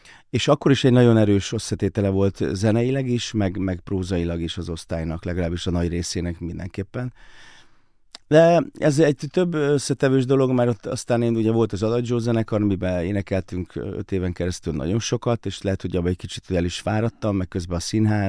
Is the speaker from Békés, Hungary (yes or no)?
no; Szabolcs-Szatmár-Bereg, Hungary; szabolcsi vagyok, tehát hogy fát lehet vágni a hátunkon